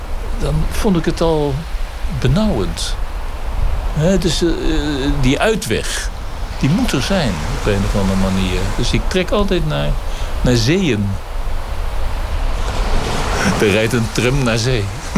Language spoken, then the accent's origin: Dutch; The Hague, South Holland, Netherlands; Als Hagenaar, voor de helft sta je toch te kijken naar die zee, naar die verte.